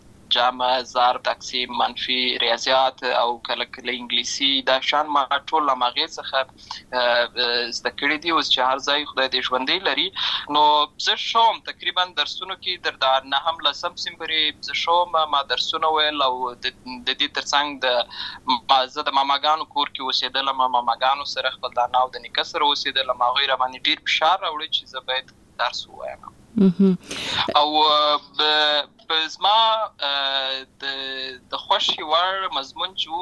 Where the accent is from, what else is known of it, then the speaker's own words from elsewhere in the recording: Lashkar Gah, Helmand, Afghanistan; born there; also born or lived in Uruzgan; زه په اصل کې د اورزګان ولایت یم، اما زه په هلمند ولایت د شکرګاه کې پیدا شوی یم،